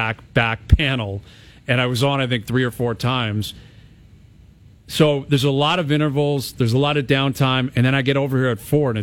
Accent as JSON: {"language": "English", "town": "Toronto", "region": "Ontario", "country": "Canada", "tie": "born or raised there", "said": "Just growing up in Toronto"}